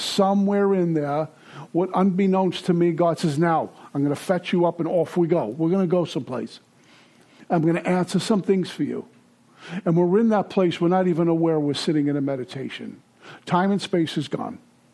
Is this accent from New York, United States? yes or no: yes; Brooklyn, New York, United States; I'm from Brooklyn. I doubt everybody.